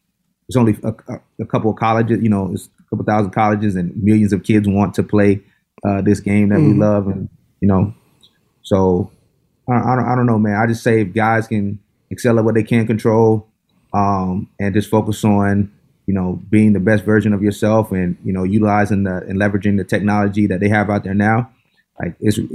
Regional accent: the South, United States; I come from Bible Belt. I came from the South, and then going to the West Coast

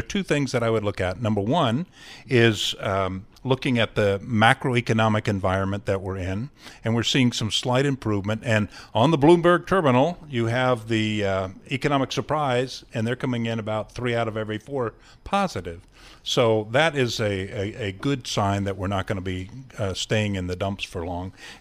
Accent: Ohio, United States; You know, when I look at it, I'm from Ohio, and we have a lot of corn, and we have corn mazes.

